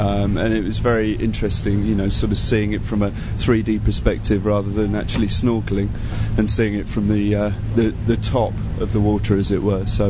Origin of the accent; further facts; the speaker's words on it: London, United Kingdom; I'm from London, in obviously the UK.